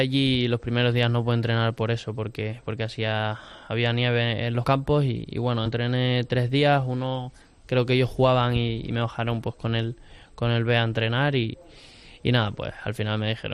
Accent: Canary Islands, Spain; Yo soy canario, no andaluz.

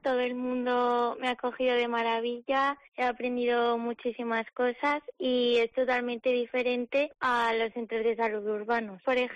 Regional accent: Barbastro, Aragon, Spain; aunque soy de Barbastro, pues me gustan mucho los pueblos

